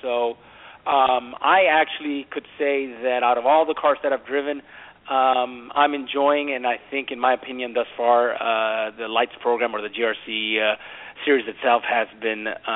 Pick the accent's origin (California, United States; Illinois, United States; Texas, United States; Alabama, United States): Texas, United States; It happened to be in my home state of Texas, in Austin.